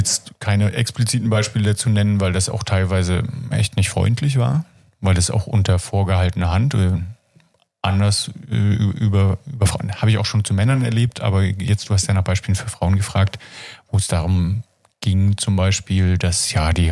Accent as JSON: {"language": "German", "region": "East Germany", "country": "Germany", "said": "weil ich das als Ostdeutscher genauso mitgekriegt habe."}